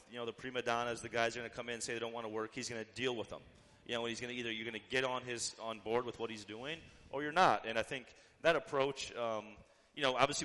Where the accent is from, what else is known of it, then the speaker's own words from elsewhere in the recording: South Dakota, United States; I obviously growing up in South Dakota, followed the Vikings as a kid